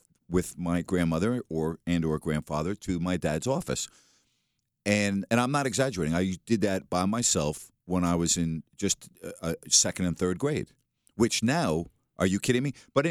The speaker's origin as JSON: {"language": "English", "region": "New York", "country": "United States", "tie": "born or raised there", "said": "You know, I grew up on Long Island, and I've been to New York City thousands of times, okay?"}